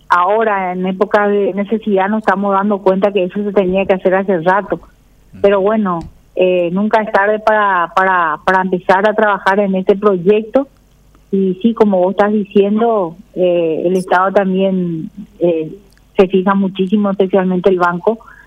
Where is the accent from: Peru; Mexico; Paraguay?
Paraguay; porque somos todos paraguayos